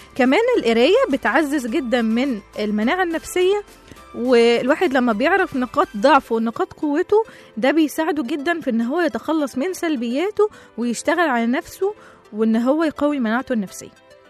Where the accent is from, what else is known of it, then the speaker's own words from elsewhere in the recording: Egypt; واحنا كشعب مصري معروفين ان الشعب المصري يعني معروف بخف الدم